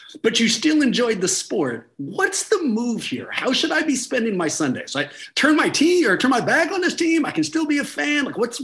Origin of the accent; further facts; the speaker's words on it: Oakland, California, United States; I'm born and raised in Oakland.